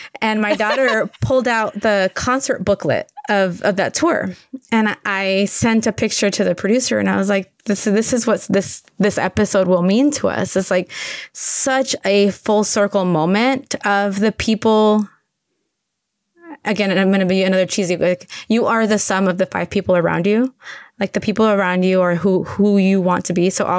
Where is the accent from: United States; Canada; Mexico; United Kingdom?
Mexico; Tijuana, Baja California; English is a second language; I mean, I learned English watching Julia Child on TV in Tijuana. So I'm ESL and we learned English watching the Cape, you know, public broadcast TV